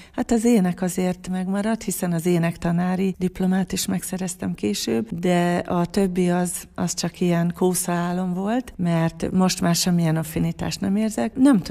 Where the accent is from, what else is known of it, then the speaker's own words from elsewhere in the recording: Debrecen, Hajdú-Bihar, Hungary; Abszolút debreceni vagyok. Mindkét szülőm itt született, és a nagyszülők ugyan még nem debreceniek, de a szüleim már itt születtek. Minden iskolámat itt végeztem, úgyhogy mondhatom magam tőzsgyökeres és lokálpatrióta debreceninek.